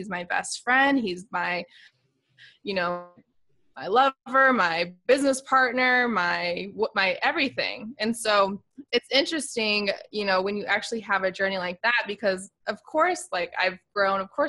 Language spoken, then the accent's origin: English; Virginia Beach, Virginia, United States; We were high school sweethearts. We're originally from Virginia Beach and we met on MySpace.